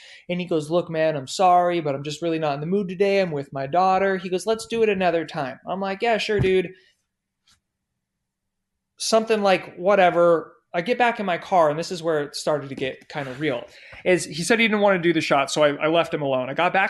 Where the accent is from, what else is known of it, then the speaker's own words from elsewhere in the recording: San Diego, California, United States; he's from my hometown in San Diego.